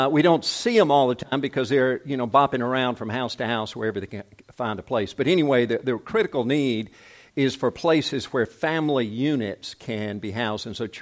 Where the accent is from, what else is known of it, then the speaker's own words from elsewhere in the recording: South Korea; growing up in Korea, my dad was a medical missionary